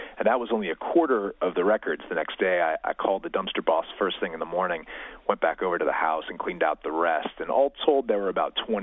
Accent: Louisville, Kentucky, United States; until we discovered these records in my hometown of Louisville, Kentucky

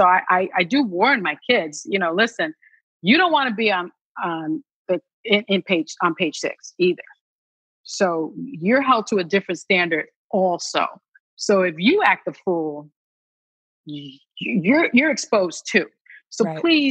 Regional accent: Bronx, New York, United States; And I grew up in the South Bronx. I grew up in the projects, and project people watch

